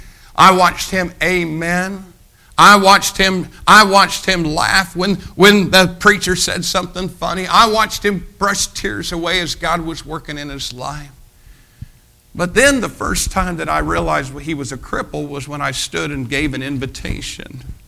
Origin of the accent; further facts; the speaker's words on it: United States; I don't apologize for being American. I'd rather live in this country than any other country in the world.